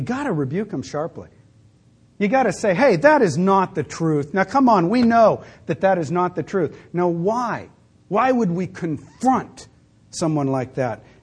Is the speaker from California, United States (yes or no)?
yes; California, United States; born there; you know, I was born in California.